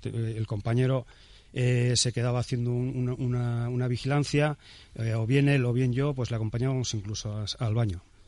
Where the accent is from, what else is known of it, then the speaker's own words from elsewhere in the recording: Bilbao, Basque Country, Spain; yo soy de aquí, de Bilbao, de siempre